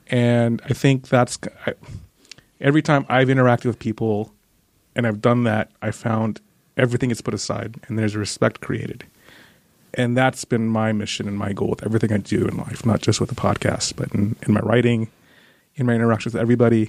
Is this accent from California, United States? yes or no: yes; Bellflower, California, United States; I am from, born and raised in the Los Angeles suburbs. If anybody knows the city, Bellflower, California, that's where I was born.